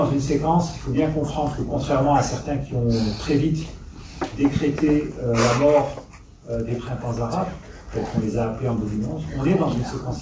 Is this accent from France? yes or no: no; Algeria; en tant qu'Algérien